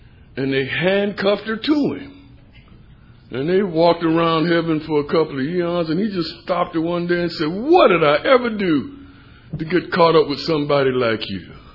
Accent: Savannah, Georgia, United States; I'm born and raised in Savannah, Georgia, 1953. I'm 65 years old.

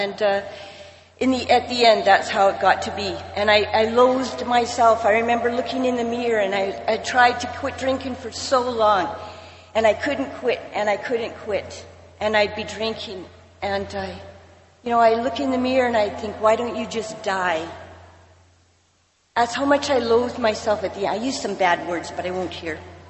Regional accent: Alberta, Canada; I'm alcoholic. And I am from Alberta, Canada.

